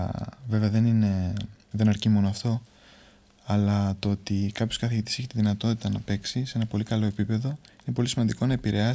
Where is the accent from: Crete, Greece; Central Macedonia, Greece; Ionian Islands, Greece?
Ionian Islands, Greece; Corfu; είναι η καταγωγή μου από την Κέρκυρα και ότι μεγάλωσα σε αυτό το νησί με τόσο μεγάλη μουσική παράδοση.